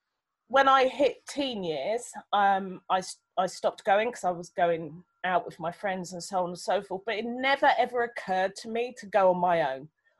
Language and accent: English; London, United Kingdom; also born or lived in Germany; I grew up in Southeast London. I was born in Germany. My parents were in the military. I was born out there. Came here when I was three. My father's American. My mother's Nigerian. So I'm black.